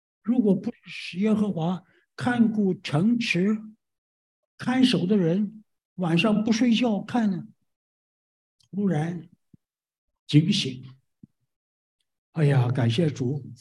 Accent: Taiwan; OK， 我是祖籍是山东，呀，后来我们就到了这个台湾去了，所以最后我从台湾来。我人生里头有很长的一段，因为我们信耶稣，就是我家里边都是信耶稣。

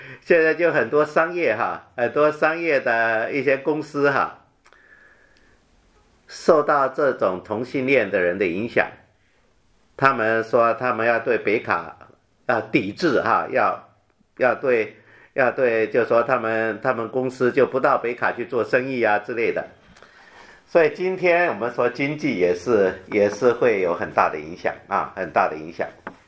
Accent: Taiwan; now in United States; 是我们从台湾来的早就来美国了哈

